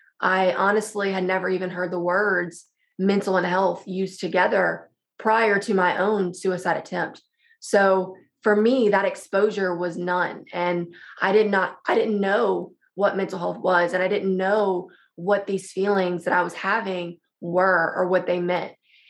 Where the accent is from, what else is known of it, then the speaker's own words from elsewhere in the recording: Louisiana, United States; Oh, it was the best childhood.